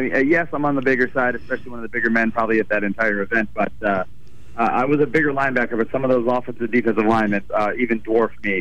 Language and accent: English; Ohio, United States; So I'm born and raised in Ohio, where my wife and I and our two kids, and soon to be third child, reside in Ohio.